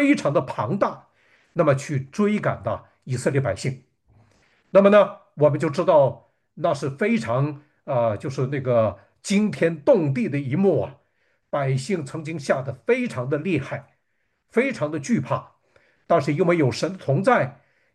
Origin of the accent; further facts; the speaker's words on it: Northeast China, China; 我们东北话呢。形容那种感觉叫做自由啊，叫做自由。只有东北人才明白自由这个含义啊